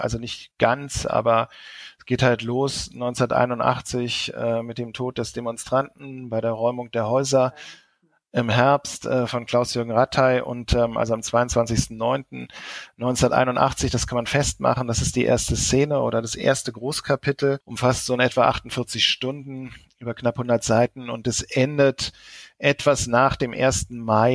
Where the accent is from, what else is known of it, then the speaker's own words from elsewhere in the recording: Berlin, Germany; born there; Also ich bin ja geboren in Charlottenburg. Ich glaube, da steht einfach Berlin-Charlottenburg.